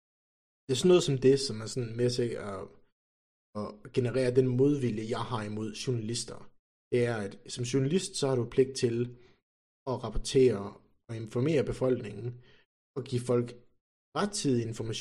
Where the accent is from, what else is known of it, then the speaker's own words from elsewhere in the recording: Aalborg, North Denmark Region, Denmark; for eksempel, jeg kommer op fra Aalborg, ikke?